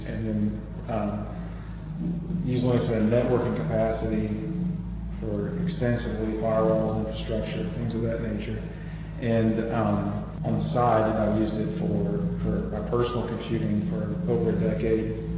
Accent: Birmingham, Alabama, United States; From Birmingham, Alabama.

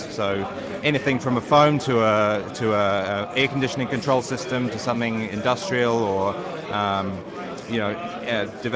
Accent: United Kingdom; I'm from the UK.

